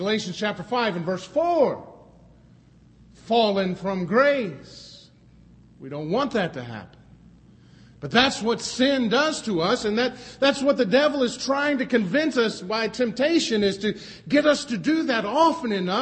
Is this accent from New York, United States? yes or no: no; Texas, United States; I'm glad I grew up in East Texas because you understand this.